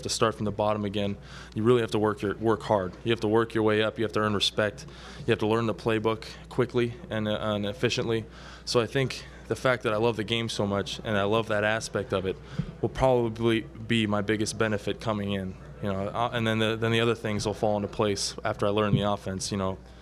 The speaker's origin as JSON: {"language": "English", "region": "California", "country": "United States", "tie": "born or raised there", "said": "I'm an A's fan. I grew up in Northern California"}